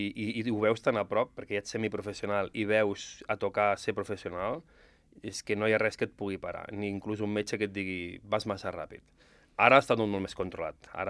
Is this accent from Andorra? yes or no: yes; Ordino, Andorra; Jo sóc d'Ordino i allà només hi havia pedres i rius